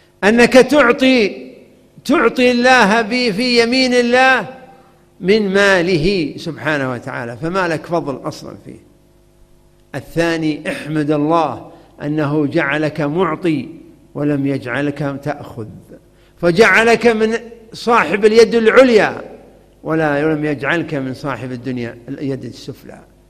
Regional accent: Saudi Arabia; عندنا في السعودية ما تكلف نص ريال

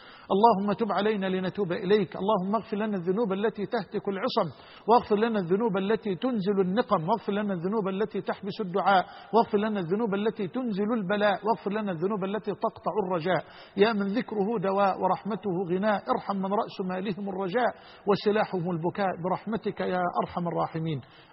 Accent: Egypt; وأسأله أن يجعل بلدنا مصر أمنا أمانا

